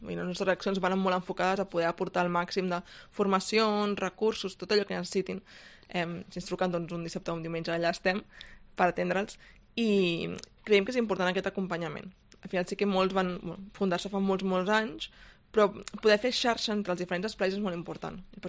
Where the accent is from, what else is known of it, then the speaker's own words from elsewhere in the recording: Barcelona, Catalonia, Spain; Clar, la gent que venim de Barcelona, el ritme és molt, molt frenètic, no?